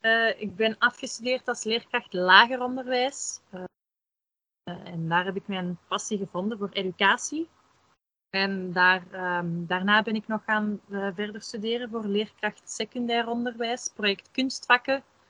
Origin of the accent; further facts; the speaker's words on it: Flanders, Belgium; muzische vakken heet dat bij ons in Vlaanderen.